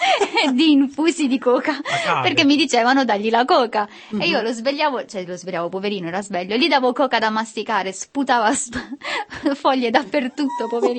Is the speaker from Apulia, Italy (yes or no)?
yes; Apulia, Italy; In vita mia, eppure diciamo, essendo pugliese, il sole lo conosco